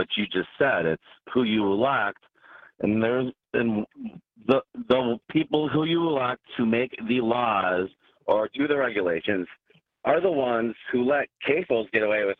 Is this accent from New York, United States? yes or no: no; Wisconsin, United States; now in Milwaukee, United States; Actually, I'm actually from Waukesha County.